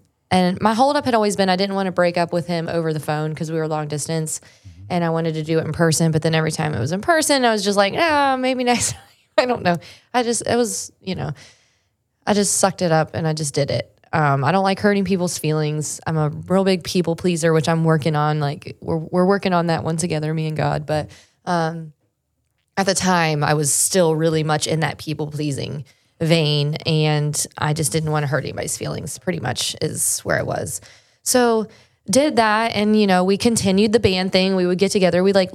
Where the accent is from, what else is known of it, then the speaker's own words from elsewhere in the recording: Newark, Ohio, United States; now in Nashville, United States; Newark, Ohio, just like a farm town pretty much in Ohio, right in the middle, central Ohio.